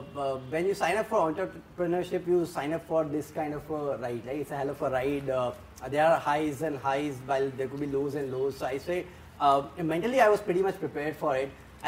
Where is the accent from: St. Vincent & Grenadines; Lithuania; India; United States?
India; Udaipur, Rajasthan; I come from Udaipur city, right? It's a tier 3 city, pretty famous though, but it's a tier 3 town.